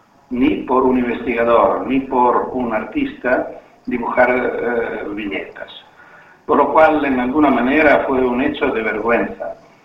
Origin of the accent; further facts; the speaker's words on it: Fano, Marche, Italy; born there; Spanish is a second language; also born or lived in Rome; Yo nací en una pequeña ciudad de 60.000 habitantes, en el mar Adriático, a mitad de la península italiana, que se llama Fano. Y ya vivía en Roma, pero iba varias veces en Fano.